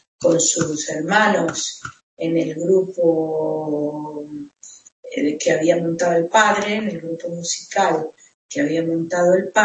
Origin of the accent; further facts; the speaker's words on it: Spain; seguramente la sociedad era bastante diferente en España de donde soy.